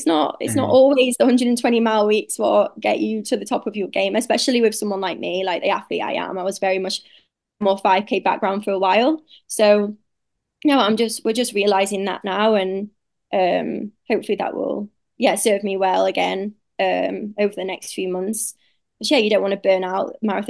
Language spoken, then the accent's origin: English; Sheffield, Yorkshire and the Humber, United Kingdom; now in Australia; I'm from Sheffield, so I'm used to like God grass training.